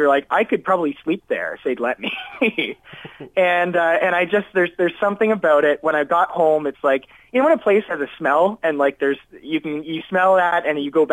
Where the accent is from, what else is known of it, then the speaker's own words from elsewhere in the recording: Ontario, Canada; in London, Ontario, back in near my hometown.